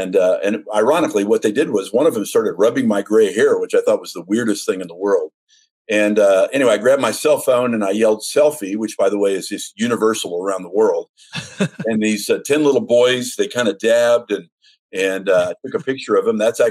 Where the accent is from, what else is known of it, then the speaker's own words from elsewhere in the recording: Los Angeles, California, United States; I grew up in East Los Angeles.